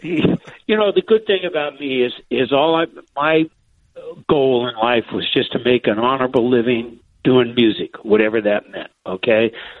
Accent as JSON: {"language": "English", "town": "San Fernando Valley", "region": "California", "country": "United States", "tie": "born or raised there", "said": "I'm 75. I grew up in the San Fernando Valley. If you want to see how life was back then, go see American Graffiti."}